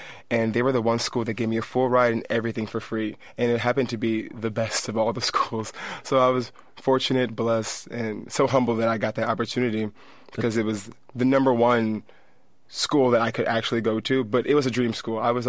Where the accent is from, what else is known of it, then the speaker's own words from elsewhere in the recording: San Francisco, California, United States; I mean, I think so many people in my hometown have been wanting to see me on this new level, and I've been wanting to do the same, so it's pretty awesome to bring this music to this cultural city.